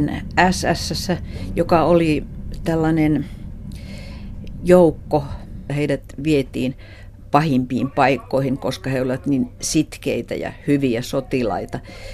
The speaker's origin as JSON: {"language": "Finnish", "town": "Lieksa", "region": "North Karelia", "country": "Finland", "tie": "born or raised there", "said": "Minä olen kotoisin Lieksasta ja Lieksan miehet olivat siellä rajan takana Rukajärvelle."}